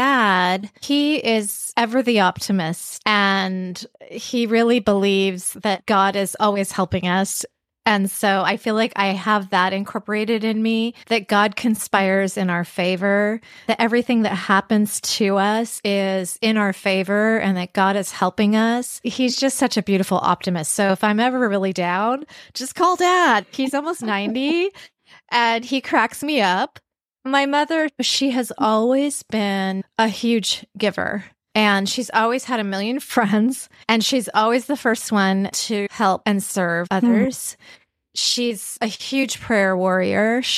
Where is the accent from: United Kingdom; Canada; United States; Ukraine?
Canada; Vancouver, British Columbia; So I grew up in Vancouver, BC.